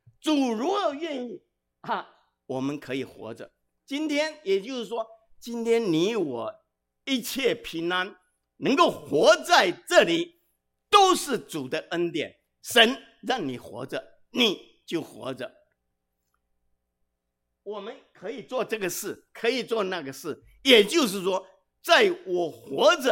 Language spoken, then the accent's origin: Chinese; Taiwan; 我是从台湾来的